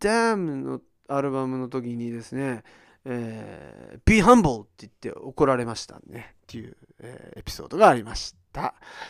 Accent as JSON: {"language": "Japanese", "country": "United States", "tie": "born or raised there", "lives_now": "Japan", "said": "もちろんアメリカンピザがもともと好きだったんですよ。アメリカで育ったし、みたいな。"}